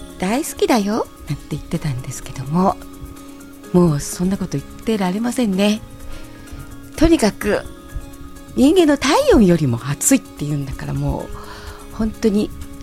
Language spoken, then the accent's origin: Japanese; Tokyo, Japan; よく私下町に生まれたわけでして、下町に生まれてそして下町で育ってということで